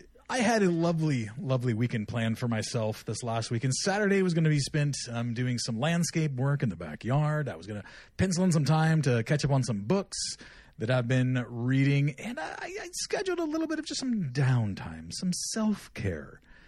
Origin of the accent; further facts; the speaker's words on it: California, United States; And growing up in California, it was before the Sharks were ever around, I didn't know much about hockey.